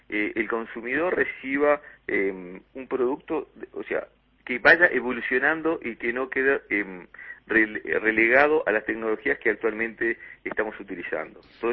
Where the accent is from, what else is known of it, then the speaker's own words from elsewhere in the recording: Uruguay; como uruguayos